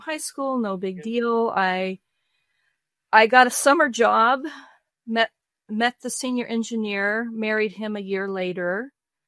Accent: Long Beach, California, United States; Ooh, I was born in Long Beach, California, and I live all the way 20 miles away from that now. But my dad was a senior chief petty officer in the Navy, so we moved about six times by the time I was 15

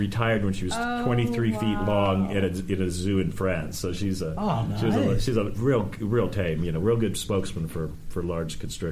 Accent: Oklahoma City, Oklahoma, United States; Well, I'm from Oklahoma City.

